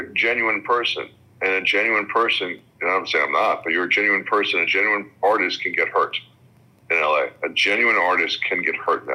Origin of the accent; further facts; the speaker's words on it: New York, United States; now in Los Angeles, United States; I'm from New York, so I took that New York attitude to LA and never assimilated, just kind of went, you know what? I'm going to be this New York guy in LA.